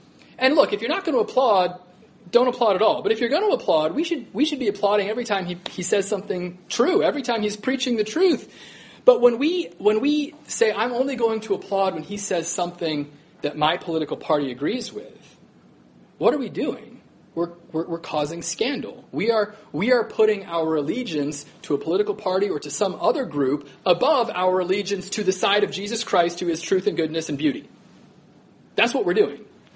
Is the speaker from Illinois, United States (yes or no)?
no; Washington, District of Columbia, United States; came to my hometown, Washington, D.C.